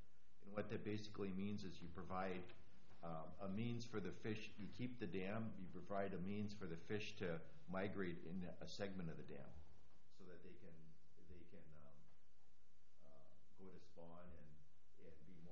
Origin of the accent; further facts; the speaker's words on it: Wisconsin, United States; From a personal standpoint, I'm also a local boy. I grew up on Silver Spring and Green Bay Avenue, and a lot of fun memories about Lincoln Park, Fletch Park, Estabrook Park.